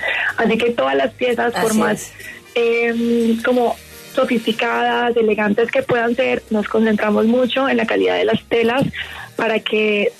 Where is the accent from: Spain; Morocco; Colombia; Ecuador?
Colombia; Chocó; un oro chocoano que queremos como engalanar toda esta región de donde vengo.